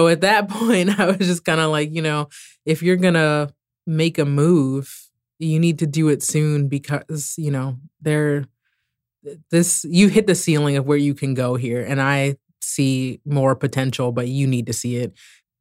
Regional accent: Maryland, United States; also born or lived in Morocco; I'm originally from the Maryland, D.C. area. I left in 2012 to go do the Peace Corps in Morocco. So I moved to a country that's a complete 180 from the United States.

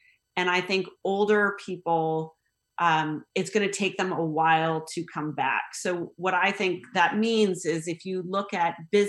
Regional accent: United States; I think you know, like, I'm an American.

